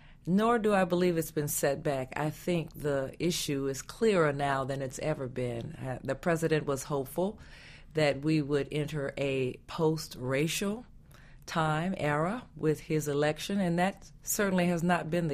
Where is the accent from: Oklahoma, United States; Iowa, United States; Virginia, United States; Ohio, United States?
Virginia, United States; Roanoke; When I was growing up in Roanoke, Virginia is a very interesting town because I didn't even believe that racism existed there.